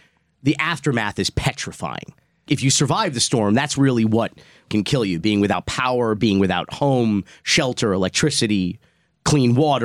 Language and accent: English; Fort Myers, Florida, United States; My hometown of Fort Myers, the Cape Coral neighborhood